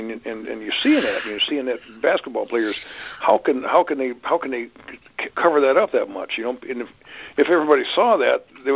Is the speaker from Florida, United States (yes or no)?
no; Kalamazoo, Michigan, United States; I'm in Southwest Michigan, but … from Kalamazoo